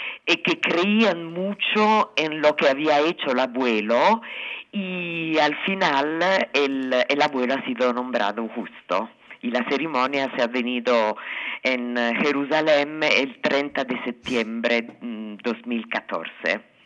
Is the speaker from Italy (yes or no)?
yes; Rome, Italy; Spanish is a second language; yo soy italiana y vivo en Roma, porque mi madre se casó con un italiano, pero yo cada año venía con mi madre aquí en Madrid para ver los abuelos.